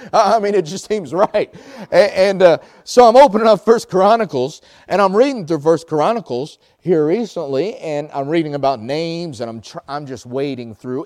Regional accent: North Carolina, United States; I'm from North Carolina. My wife's from Florida. We met in Illinois. We're based out of Ohio.

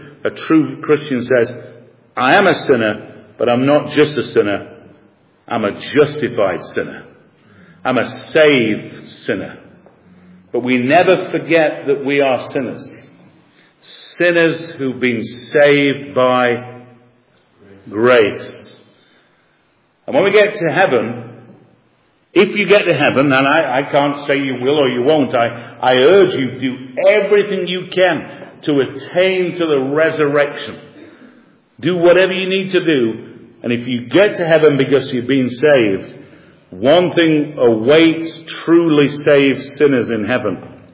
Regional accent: United Kingdom; You know, I'm a British man, and British people are supposed to be, you know, be conservative and have a bit of a stiffer upper lip.

